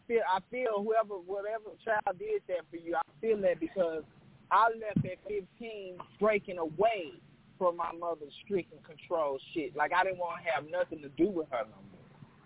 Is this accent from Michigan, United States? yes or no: no; Dallas, Texas, United States; We stayed in Oak Cliff. You know, but I'm from South Dallas